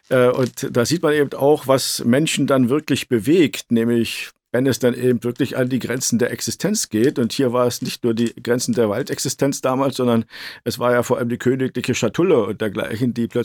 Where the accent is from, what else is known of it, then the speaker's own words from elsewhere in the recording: Brandenburg, Germany; als wir 1990 das Waldumbruchprogramm in meinem Heimatland Brandenburg entworfen haben